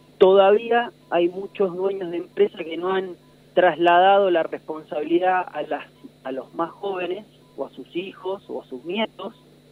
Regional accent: Guatraché, La Pampa, Argentina; Yo, por ejemplo, soy del interior, soy de Guatraché

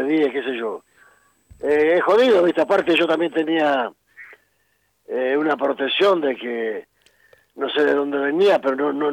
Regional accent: Argentina; Como argentino, como futbolero

